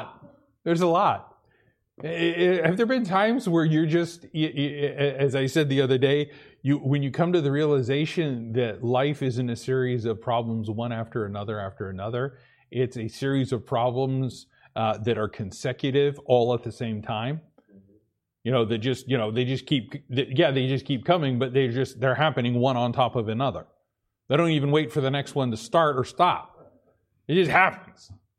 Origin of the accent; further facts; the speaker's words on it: Boise, Idaho, United States; born there; I mean, I was born in Boise, Idaho.